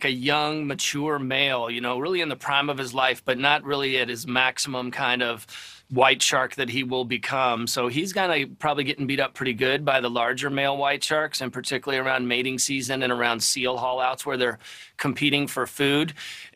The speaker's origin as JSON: {"language": "English", "town": "Louisville", "region": "Kentucky", "country": "United States", "tie": "born or raised there", "said": "I happen to be visiting my parents. I grew up here in Louisville, so I'm in town for the weekend."}